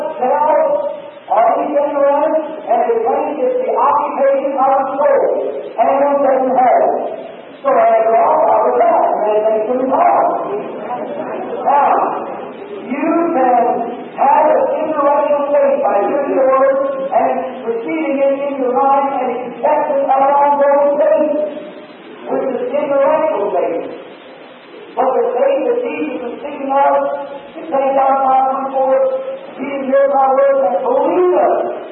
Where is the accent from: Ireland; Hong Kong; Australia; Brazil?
Ireland; I'm an Irishman, my people before we were all Catholic.